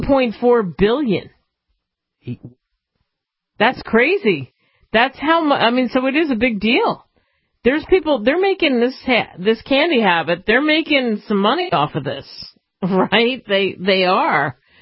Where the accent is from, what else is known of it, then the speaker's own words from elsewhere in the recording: Philadelphia, Pennsylvania, United States; I'm from Philadelphia, and I've moved all over and lived in this great country all over the place.